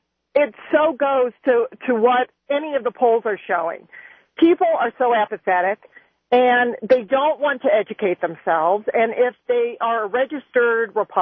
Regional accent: Midwest, United States; and I'm from the Midwest

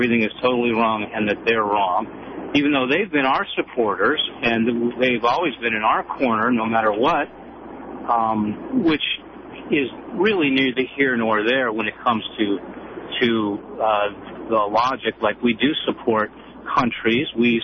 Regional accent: Los Angeles, California, United States; now in Sacramento, United States; I'm new to Sacramento. I'm here from Los Angeles

